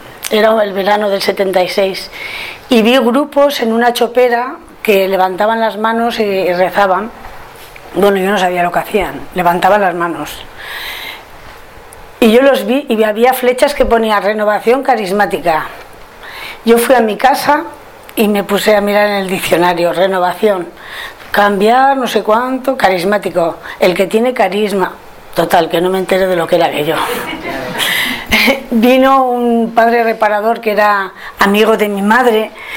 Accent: Navarre, Spain; soy de Navarra, y mi historia también va muy, muy unida con la renovación de la zona norte

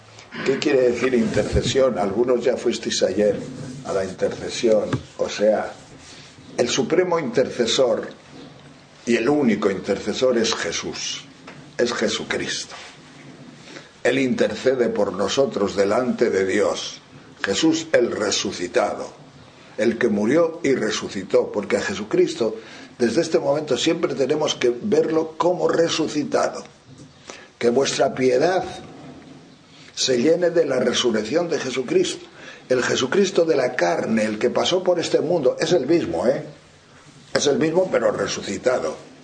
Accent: Riaño, Castile and León, Spain; yo siempre pongo el ejemplo de mi pueblo, que es Riaño.

